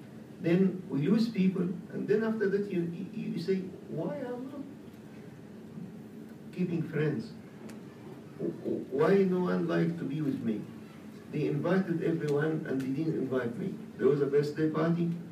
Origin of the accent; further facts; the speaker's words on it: Egypt; But by our nature, we came from Egypt, we respect people.